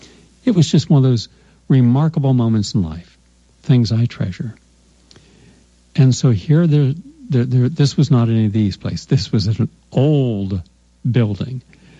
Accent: Ohio Valley, United States; I mean, 60 was old where I grew up. Mind you, I'm growing up in the Ohio Valley, one of the most polluted areas in America.

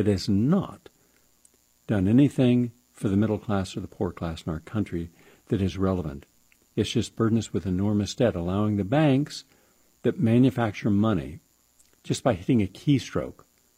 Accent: West Virginia, United States; one day I'm going to write a book about my life growing up in West Virginia.

